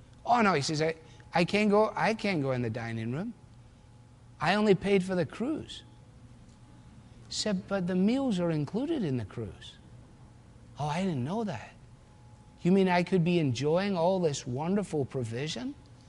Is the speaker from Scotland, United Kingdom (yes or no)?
yes; Scotland, United Kingdom; It's very hard for me as a Scotsman to think of giving stuff away like that.